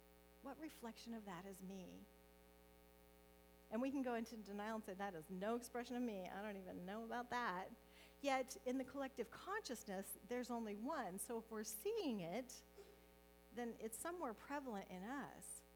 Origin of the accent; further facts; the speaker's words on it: Nebraska, United States; now in California, United States; I grew up in Nebraska. We'd still get snowstorms about this time.